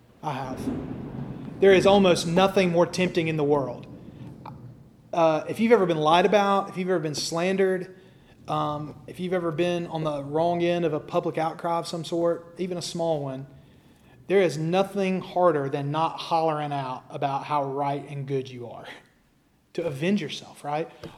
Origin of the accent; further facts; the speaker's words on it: Alabama, United States; and then I'm from the Scottish Highlands of America, the Appalachian foothills, Sand Mountain, right?